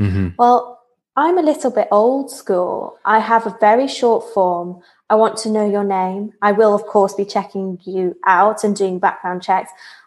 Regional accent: Manchester, North West England, United Kingdom; There's a saying, maybe it's a northern saying because I'm from Manchester, I'm a bit long in the tooth in the dating industry

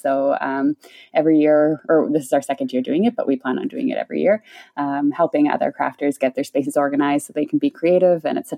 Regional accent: Canada; now in Germany; I am Canadian. I live in Germany, though.

